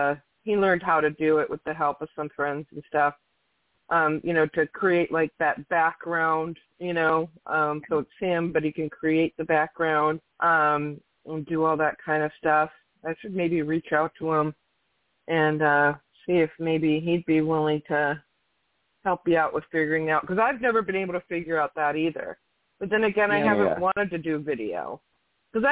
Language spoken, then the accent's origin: English; Minnesota, United States; moved away as an adult; now in Salem, United States; I'm born and raised in Minnesota, but moved to Oregon when I was 23, and I'm in Salem now, and I'm 50.